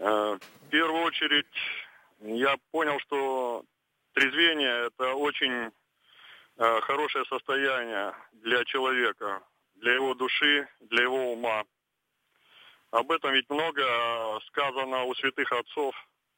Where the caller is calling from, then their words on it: Kirov, Kirov Oblast, Russia; я звоню вам из Кирова.